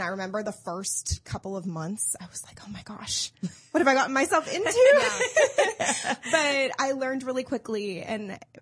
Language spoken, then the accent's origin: English; Lexington, Kentucky, United States; So, and of course I was growing up in Lexington. I had family like all over the country.